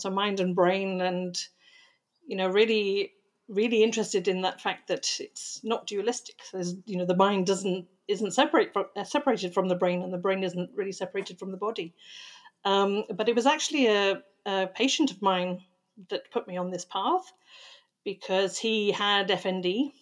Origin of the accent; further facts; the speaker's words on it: Wales, United Kingdom; accent: British; now in Australia; But I have to say, I'm actually from Wales. So the accent is more British than it is Australian. But I've been in Australia for about 18 years now.